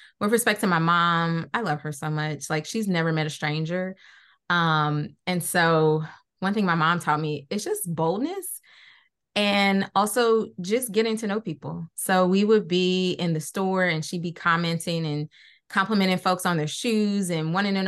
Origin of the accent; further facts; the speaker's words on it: St. Louis, Missouri, United States; I grew up in St. Louis City, in South City, represent. And then I got bused out to West County.